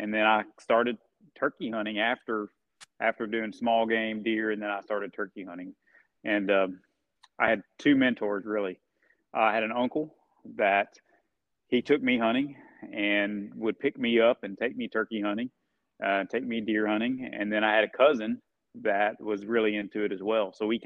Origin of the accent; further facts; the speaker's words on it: Elizabethtown, Kentucky, United States; But I grew up in Central Kentucky. Grew up kind of in the suburbs a little bit in Elizabethtown.